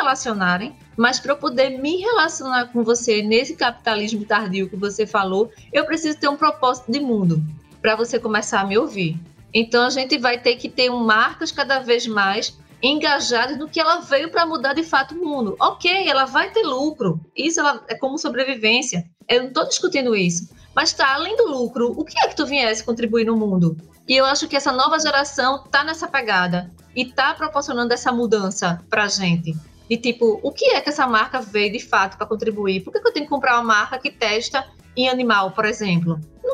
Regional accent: Brazil; E aí a gente, como brasileiro, detonou que poderia ser um relacionamento pelas redes sociais

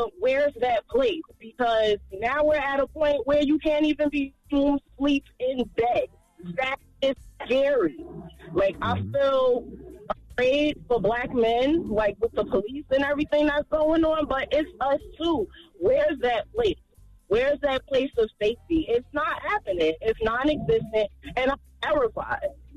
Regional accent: New Jersey, United States; I'm from Jersey.

